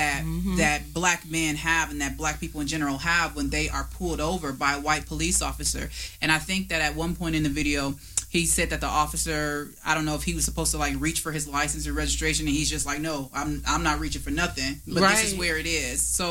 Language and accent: English; Detroit, Michigan, United States; I'm from Detroit. If you don't know how to play spades